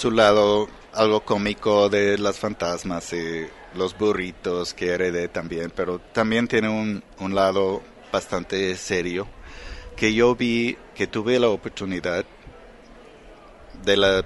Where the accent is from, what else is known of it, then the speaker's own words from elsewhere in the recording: Texas, United States; now in Oaxaca, Mexico; Sí, soy de Texas.